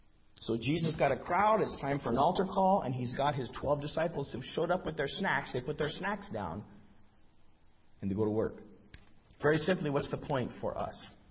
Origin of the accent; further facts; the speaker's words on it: Colorado, United States; I'm from Colorado. Sometimes Colorado doesn't score any points against Nebraska.